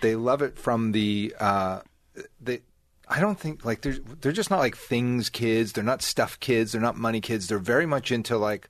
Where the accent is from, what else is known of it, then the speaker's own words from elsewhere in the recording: Short Hills, New Jersey, United States; I grew up in Short Hills, right by the mall.